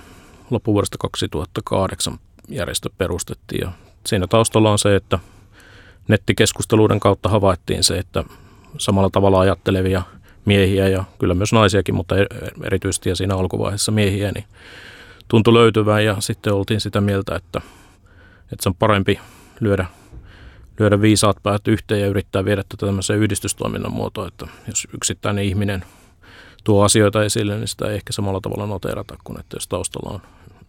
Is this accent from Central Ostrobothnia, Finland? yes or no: yes; Kokkola, Central Ostrobothnia, Finland; now in Helsinki, Finland; olen kyllä syntynyt Helsingissä, mutta aika pitkälle olen viettänyt lapsuusvuoteni Kokkolassa